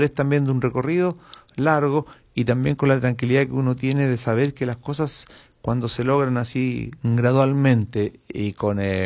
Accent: Los Ángeles, Biobío, Chile; Sí, angelino, sí. Soy de Los Ángeles, sí. Nacido en Los Ángeles, estudié después Derecho aquí en la Universidad de Concepción.

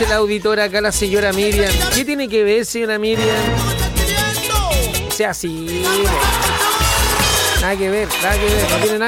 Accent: Chile; Algo que nosotros acá como chilenos no lo vivimos hace mucho rato.

